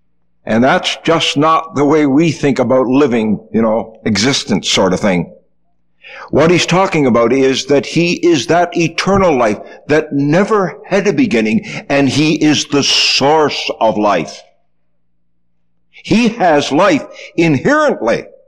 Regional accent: Buffalo, New York, United States; also born or lived in Canada; I was born in Canada and raised in Buffalo

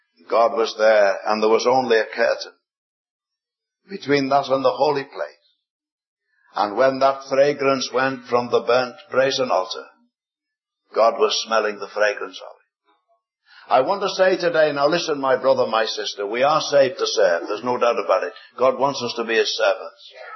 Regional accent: Liverpool, North West England, United Kingdom; brethren in Liverpool, my hometown there in England

